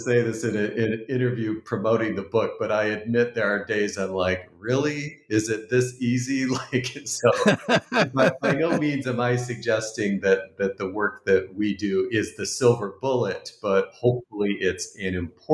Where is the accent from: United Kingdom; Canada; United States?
Canada; if I just use the emotional cues that I'm used to from the Canadian home that I was brought up